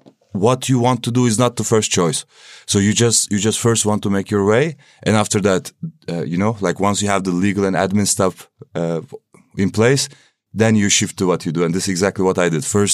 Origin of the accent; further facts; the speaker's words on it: Istanbul, Turkey; now in Germany; Yes, I'm coming from Turkey, Istanbul.